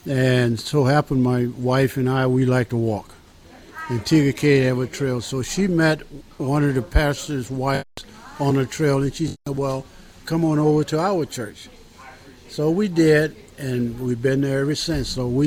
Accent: New Orleans, Louisiana, United States; born there; I was born in New Orleans, Louisiana, home of the Cajuns.

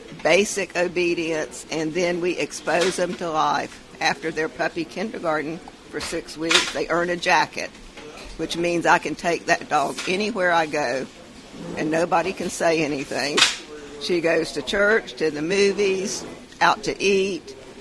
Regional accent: Florida, United States; Okay, I am originally from Florida, a simple southern girl that's been cold this week.

